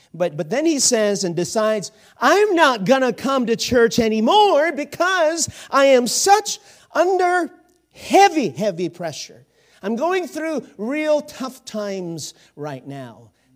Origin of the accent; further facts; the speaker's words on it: Philippines; Growing up in the Philippines, and attending church there under whose ministry I grew up and got saved, Pastor Rumio Kube.